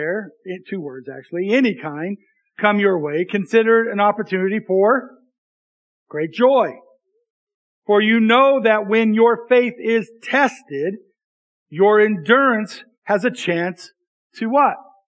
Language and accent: English; Libby, Montana, United States; I came from Libby where everybody's Scandinavian and they don't clap.